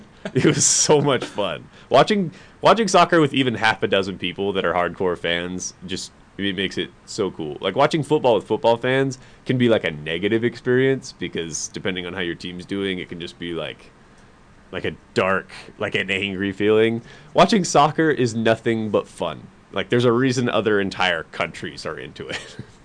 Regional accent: Salem, Oregon, United States; I'm from Salem, and Portland won, like, the MLS thing last year.

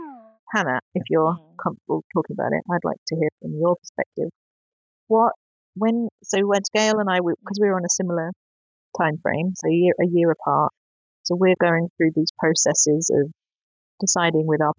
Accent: United Kingdom; a lot of people think I'm Australian, funnily enough. I had it the other day. But I have to say, I do consider my Britishness as a big part of my identity.

